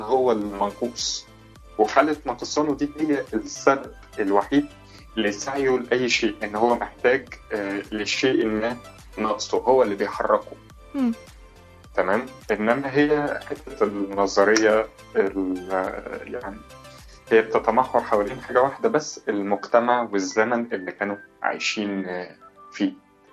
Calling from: Cairo, Cairo Governorate, Egypt; من القاهرة.

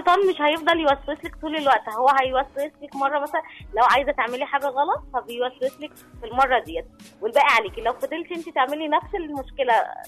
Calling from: Cairo, Cairo Governorate, Egypt; من القاهرة.

